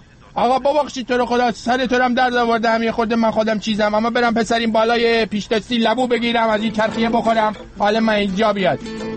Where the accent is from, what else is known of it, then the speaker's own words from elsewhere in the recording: Rasht, Gilan, Iran; من بچه رشتم، من یه زمانی ما توی رشت برای خودمون کندلاتی بودیم